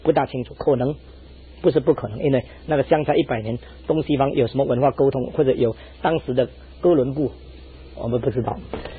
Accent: China

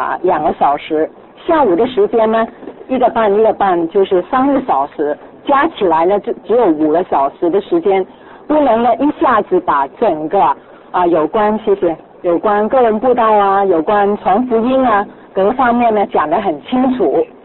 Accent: Guangdong, China; 如果他呢是用广东话的，我们是广东人呢就可以用广东话方言呢跟他谈论哈

